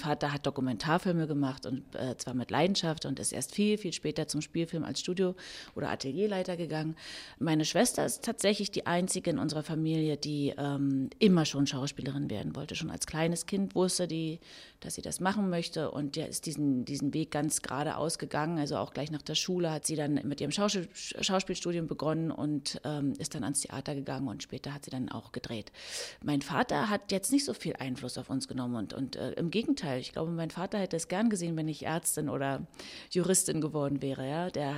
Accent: Potsdam, Brandenburg, Germany; ich war Potsdamer Schülerin, alles was so in dem Alter war. Ich war 16

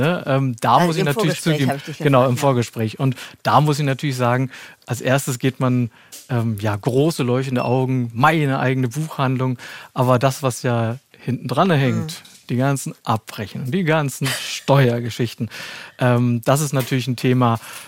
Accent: Leipzig, Saxony, Germany; born there; Also geboren in Leipzig, Ausbildung gemacht in Potsdam in der Stadt- und Landesbibliothek.

